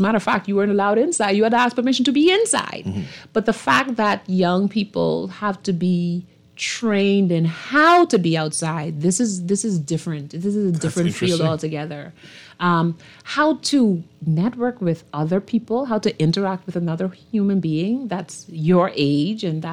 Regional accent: Eleuthera, Bahamas; we're growing up in Eleuthera, we didn't have a choice to be involved.

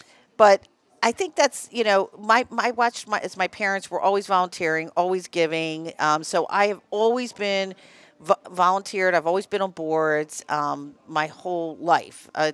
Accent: Phoenix, Maryland, United States; also born or lived in Baltimore; I'm not from Dundalk. So I grew up on Rosebank Avenue in Govins until fourth grade, and then we moved out to Phoenix, Maryland. So I went to the original Sparks Elementary that burned down a long time ago.

